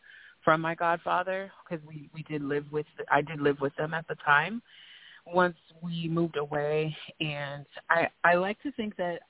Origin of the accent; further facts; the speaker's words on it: United States; And I am African American, and for those of you who are aware of the cultural significance